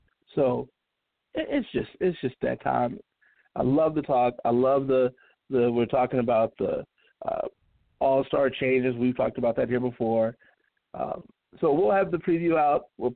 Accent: Chicago, Illinois, United States; I'm originally from Chicago.

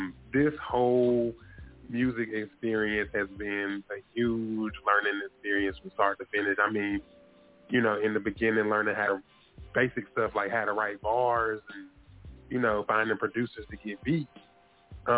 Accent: North Carolina, United States; I'm from North Carolina, so I got to rep NC, but I love South Carolina.

